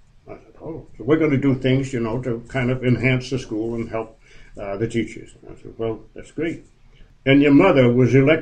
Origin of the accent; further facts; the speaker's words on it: Freeport, Maine, United States; I grew up in Freeport and attended school in the building before you.